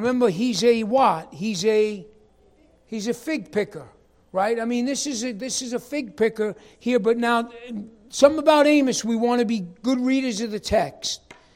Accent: New York City, New York, United States; And even I'm from New York City. I don't know. There's nothing out here.

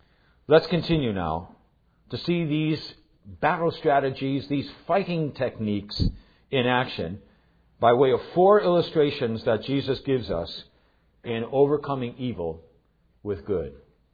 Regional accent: Ireland; Now, me being an Irishman, I was taught to box when I was smaller.

